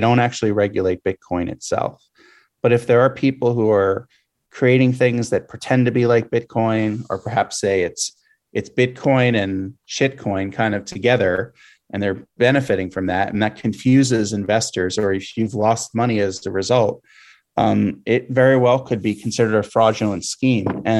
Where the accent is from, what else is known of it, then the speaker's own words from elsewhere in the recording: Pennsylvania, United States; My home state in Pennsylvania, you know, we have Senator Toomey, and there's lots of mining happening across this state.